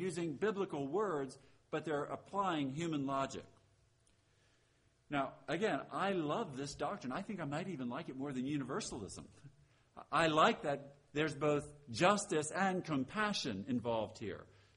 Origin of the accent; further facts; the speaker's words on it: Pennsylvania, United States; All right, I grew up Roman Catholic. I grew up in Pennsylvania. I'm one of seven sons.